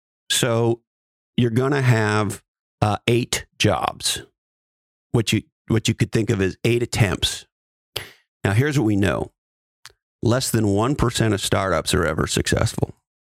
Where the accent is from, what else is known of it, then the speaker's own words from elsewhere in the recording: California, United States; In the world that I grew up in Silicon Valley, we are playing for multi-billion dollar outcomes.